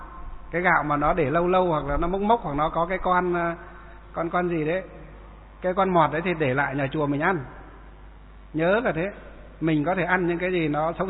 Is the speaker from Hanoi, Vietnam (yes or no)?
no; Lương Sơn, Hòa Bình, Vietnam; thì sáng nay tôi gọi điện vào trong bác chủ tịch huyện Lương Sơn, ở huyện của tôi á, quê hương của tôi á